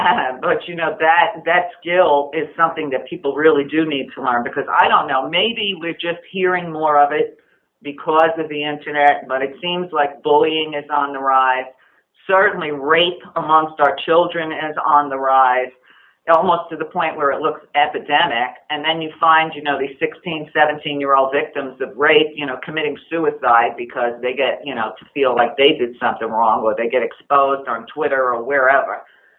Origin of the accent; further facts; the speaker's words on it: New York, United States; That's something I learned growing up in New York.